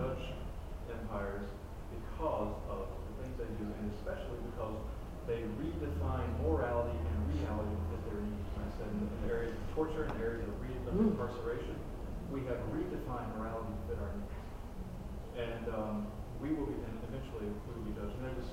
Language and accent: English; the South, United States; accent: Southern; Here I am, you know, with my Bible, my Southern accent in Maine, and my collar on.